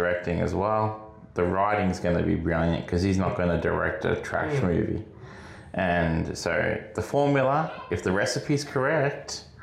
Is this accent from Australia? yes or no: yes; Australia; And you being American, you know, and me being Australian, like, the way we've both been introduced to movies and what it's done to us is very different.